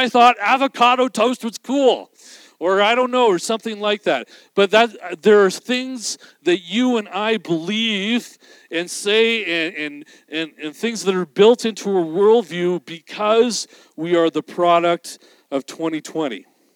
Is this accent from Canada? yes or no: yes; Canada; But here's what we do as a Canadian culture. Here's what you and I would do and say.